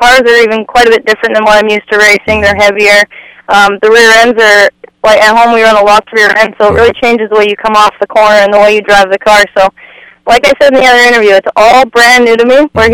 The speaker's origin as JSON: {"language": "English", "country": "Canada", "tie": "born there", "said": "Yeah, I live in Canada. I was born in Canada, and I worked up there."}